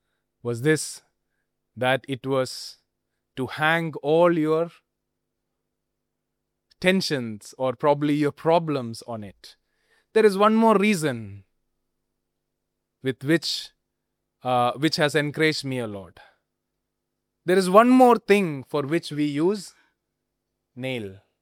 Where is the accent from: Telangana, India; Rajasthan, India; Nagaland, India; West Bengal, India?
Rajasthan, India; I grew up in Rajasthan. So I've seen lots and lots of shepherds. You can see shepherds in the fields in Rajasthan.